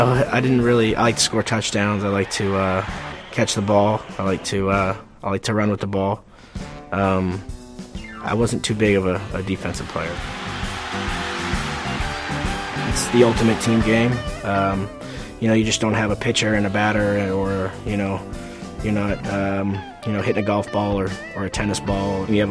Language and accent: English; Houston, Texas, United States; Growing up in Houston was the team